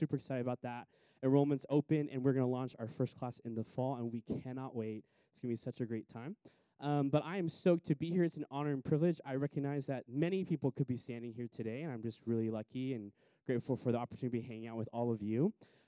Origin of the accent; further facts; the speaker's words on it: Hawaii, United States; I'm from Hawaii.